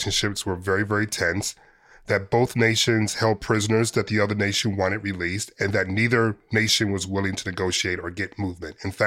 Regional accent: United States; for me as a journalist and for me as an American citizen

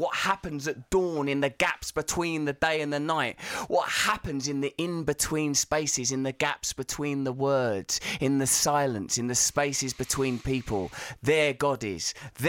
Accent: East of England, United Kingdom; because I'm from Essex

